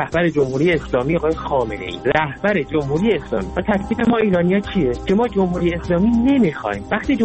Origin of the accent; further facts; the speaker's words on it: Iran; ما ایرانی هستیم مثل شما